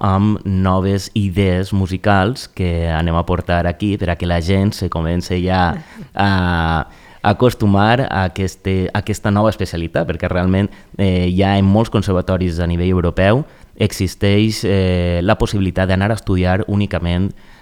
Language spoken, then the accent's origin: Catalan; Villajoyosa, Valencian Community, Spain; El dijous passat ja vaig començar en el meu poble, en la Vila Joiosa, a fer este projecte